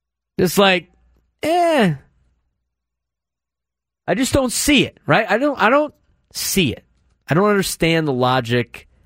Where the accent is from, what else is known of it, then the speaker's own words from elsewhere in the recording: San Diego, California, United States; I grew up here in San Diego. Again, I've said it multiple times: fourth generation San Diego.